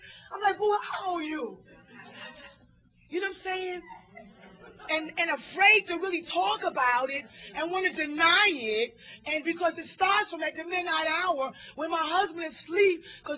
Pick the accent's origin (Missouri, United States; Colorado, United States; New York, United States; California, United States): New York, United States; Brooklyn; And I came from Brooklyn, hustler, thought I had, you know, even I was at my bottom